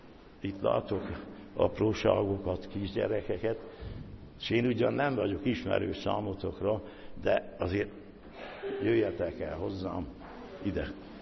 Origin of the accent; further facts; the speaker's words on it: Transylvania, Romania; mi úgy szoktunk köszönni, erdélyek, azt mondjuk, hogy békesség Istentől